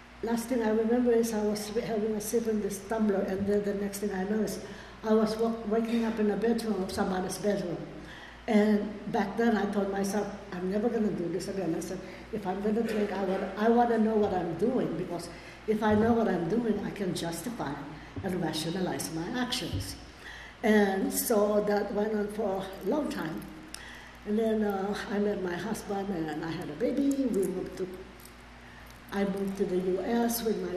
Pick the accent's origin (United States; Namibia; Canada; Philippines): Philippines; I came from the Philippines